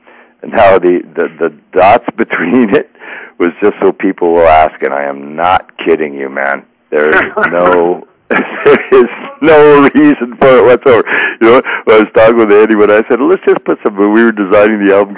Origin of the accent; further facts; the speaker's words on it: Toronto, Ontario, Canada; moved away; I'm originally from Toronto. And I moved out west in 1980 and traveled all over the States and Western Canada, worked on the circuit.